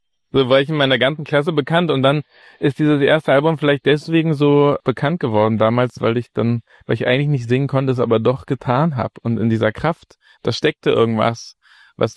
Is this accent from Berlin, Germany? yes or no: yes; Berlin, Germany; born or raised there